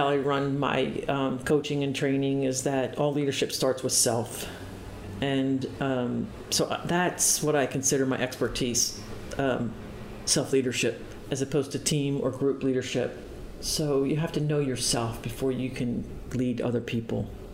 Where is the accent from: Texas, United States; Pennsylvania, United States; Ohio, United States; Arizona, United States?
Pennsylvania, United States; Philadelphia; I'm from Philadelphia, so people back east, we talk really we just go A, B.